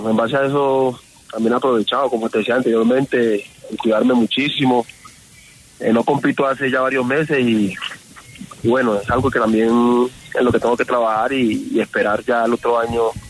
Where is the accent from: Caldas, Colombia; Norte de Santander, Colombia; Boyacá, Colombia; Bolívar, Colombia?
Bolívar, Colombia; Cartagena; now in Bogotá, Colombia; yo salí de Cartagena y me vine a Bogotá, ¿no? Me vine acá a Bogotá porque pues acá prácticamente tengo todas mis cosas. Acá vive mi hija, entonces la prioridad fue venirme acá